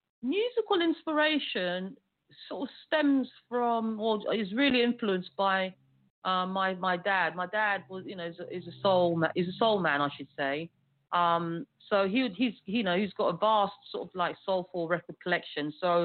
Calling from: London, United Kingdom; I'm calling from the UK. I'm calling from London, so that's where I live. So, yes, I'm calling from the United Kingdom.

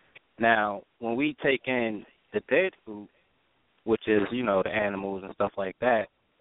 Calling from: East Orange, New Jersey, United States; I'm calling from East Orange, New Jersey.

